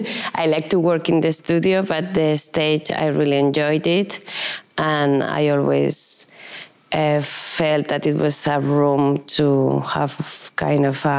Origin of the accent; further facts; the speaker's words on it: Huesca, Aragon, Spain; And I started in a little ballet school in Spain, in Huesca, in my hometown.